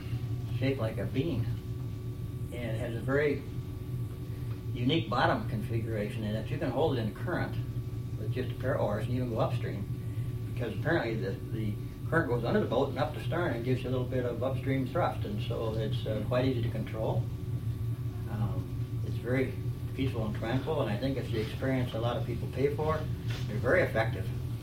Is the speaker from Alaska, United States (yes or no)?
yes; Soldotna, Alaska, United States; I'm from from the Kenai Soldaten area, and I live on the Kenai River